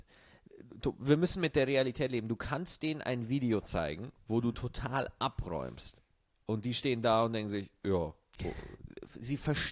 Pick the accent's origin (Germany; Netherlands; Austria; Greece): Germany; Bavaria; Aber wir sind beides keine Deutschen. Du bist Schweizer, ich bin Bayer.